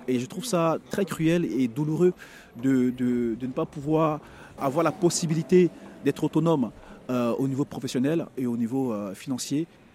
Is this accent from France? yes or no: no; Côte d’Ivoire; Je suis originaire de la Côte d'Ivoire.